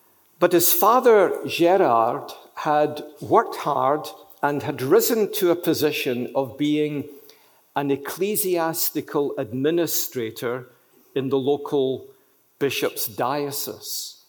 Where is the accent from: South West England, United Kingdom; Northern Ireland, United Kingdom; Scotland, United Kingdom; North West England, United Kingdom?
Scotland, United Kingdom; accent: Scottish; Those of you who speak French far better than I do, it's French with a Scottish accent.